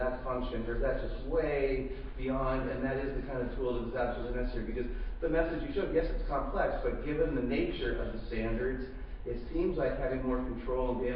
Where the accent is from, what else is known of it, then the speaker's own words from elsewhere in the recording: California, United States; from California.